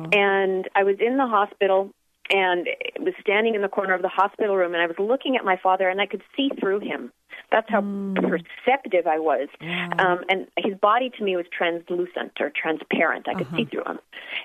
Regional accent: Canada; I grew up in Canada, so it was cold

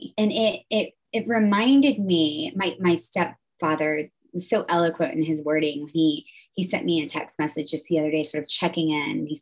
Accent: Boone, North Carolina, United States; We're from Boone, North Carolina. We all grew up in this town together.

